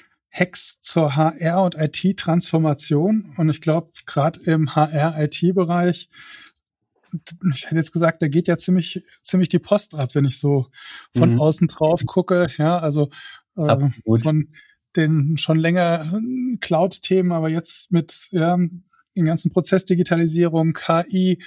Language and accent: German; Saarland, Germany; was mir als Saarländer natürlich vor der Haustür lag oder liegt